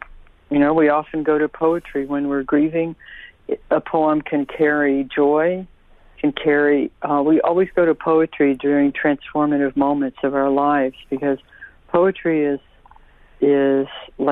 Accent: Tulsa, Oklahoma, United States; I grew up here in Tulsa, and Tulsa is part of the Creek Nation, or the Muscogee Creek Nation. So, you know, I grew up in an urban area. It's not a high urban

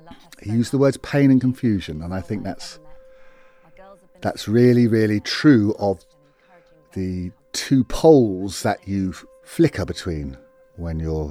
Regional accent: Bishop's Stortford, East of England, United Kingdom; born there; I was born in Bishop Stortford, but I was sent away to a boarding school from the age of 11 called Christ Hospital.

